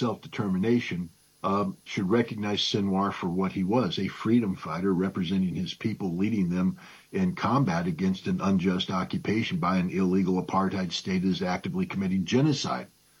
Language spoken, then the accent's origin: English; United States; As an American, I don't like that term, but your question was, is it fair?